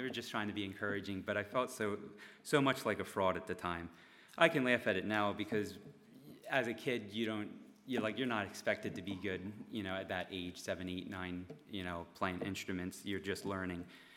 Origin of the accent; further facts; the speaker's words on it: Coatesville, Pennsylvania, United States; So I was born and raised in the Coatesville area. I grew up there in the just outside Coatesville, Ersulden area, East Fallowfield.